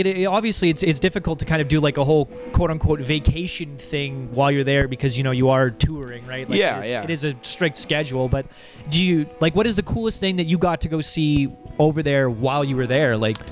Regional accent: Canada; I'm Canadian, they're like, oh, okay, well, they're just really apologetic.

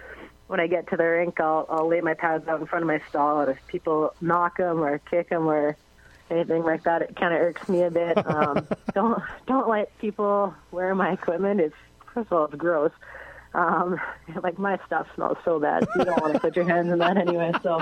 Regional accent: Winnipeg, Manitoba, Canada; Same city, obviously, in Winnipeg, and same... I grew up in St. Boniface mostly, but St. Vitale as well.

